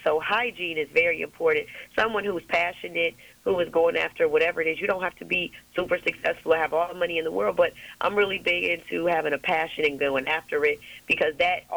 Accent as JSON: {"language": "English", "town": "Chicago", "region": "Illinois", "country": "United States", "said": "because I come from Chicago where we play cards"}